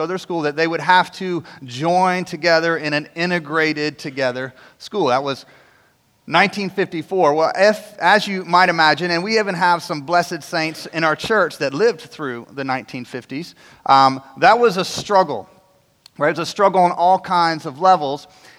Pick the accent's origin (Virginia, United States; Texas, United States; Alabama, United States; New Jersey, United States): Virginia, United States; No, I grew up in Virginia. And we didn't have public school.